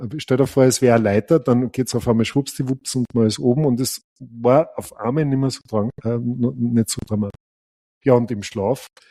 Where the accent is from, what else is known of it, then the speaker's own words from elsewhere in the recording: Austria; Also, ich bin ein Österreicher